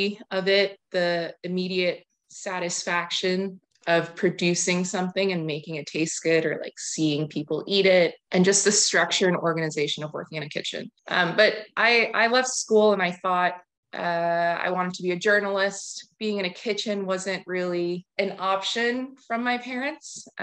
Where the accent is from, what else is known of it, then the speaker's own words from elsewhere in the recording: Connecticut, United States; So I grew up in Connecticut. So New York City seemed like the best place to end up after college.